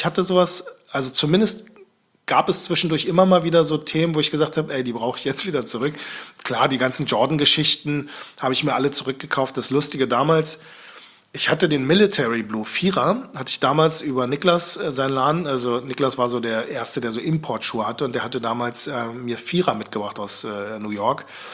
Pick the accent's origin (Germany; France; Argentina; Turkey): Turkey; Also ganz ehrlich, ich als Türke selber fasse ich das eher rassistisch auf